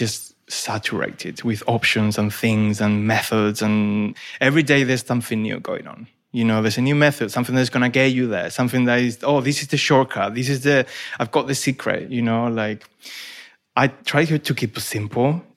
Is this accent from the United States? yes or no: no; Argentina; English is a second language; You know, I'm from Argentina, so there's not much of a difference to any European country.